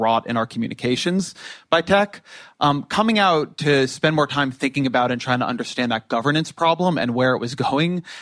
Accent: Irvine, California, United States; now in Washington, United States

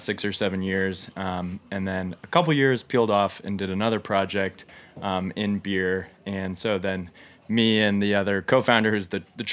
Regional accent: West Coast, United States; my kind of coming of age in beer was in the mid-2000s in San Diego. I'm from the West Coast.

